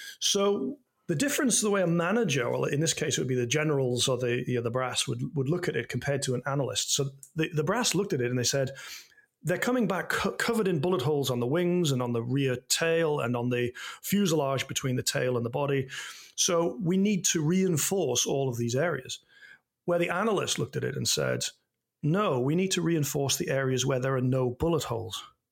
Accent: Durham, North East England, United Kingdom; And I am from Durham in Northeast England. You may have picked up the accent.

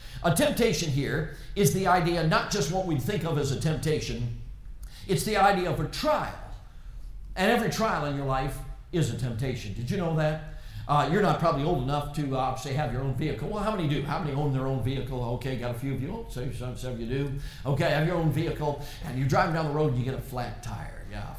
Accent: Chicago, Illinois, United States; Now, friends, I grew up in Chicago. I've never been mugged.

